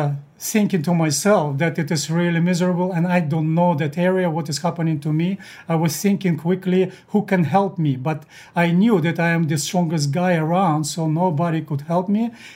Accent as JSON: {"language": "English", "country": "Kazakhstan", "tie": "born there", "second_language": "English", "said": "Because I was born in Kazakhstan in a desert, and my toys were only dead snakes or horses that I could ride on."}